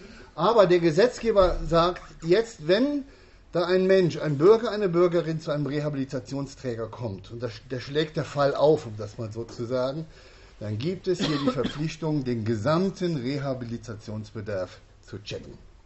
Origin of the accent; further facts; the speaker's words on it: Rhineland-Palatinate, Germany; Da können Sie die Burg Manderscheid in der Eifel sehen, unten die Mosel. Das ist die Gegend, wo ich herkomme.